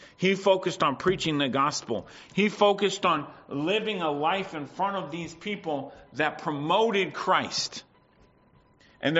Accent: United States; moved away; we could have answered much differently in where I grew up in the States.

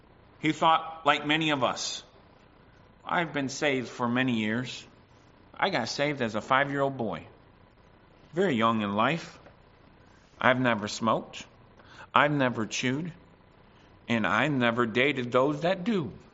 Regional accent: United States; You can tell I'm from the States.

